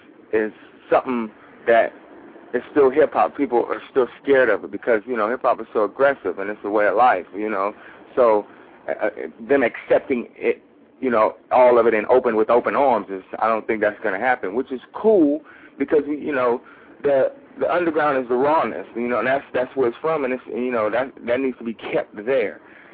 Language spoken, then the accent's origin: English; Compton, California, United States; this is where I'm from. You know, I'm from Compton, California.